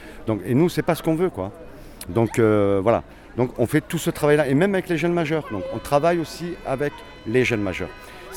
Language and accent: French; France; je suis d'obédience musulmane. Ça, c'est pas un souci, ça. Mais ça, c'est privé, c'est moi. Moi, je suis français